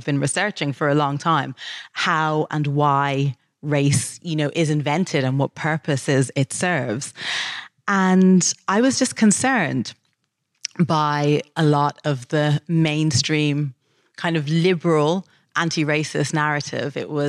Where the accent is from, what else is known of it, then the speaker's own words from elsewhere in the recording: Dublin, Leinster, Ireland; When I was growing up in Dublin, there were like so many horses, so many urban horses.